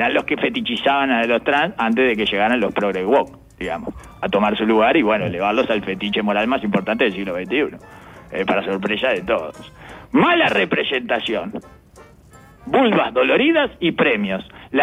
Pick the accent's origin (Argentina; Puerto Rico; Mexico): Mexico; Soy mexicano, sí.